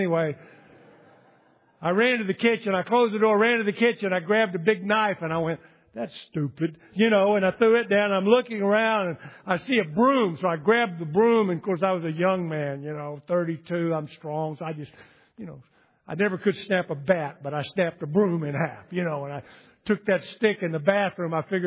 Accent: Texas, United States; I grew up in Texas. We'd go rattlesnake roundup and all that kind of stuff.

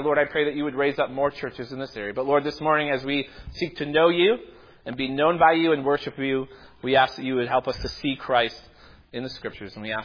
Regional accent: Epsom, New Hampshire, United States; not just because this meeting house resembles the one that I grew up in Epsom, New Hampshire

